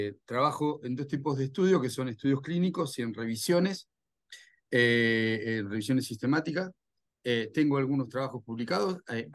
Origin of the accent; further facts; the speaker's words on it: Argentina; soy de Argentina, vivo cerca de Buenos Aires.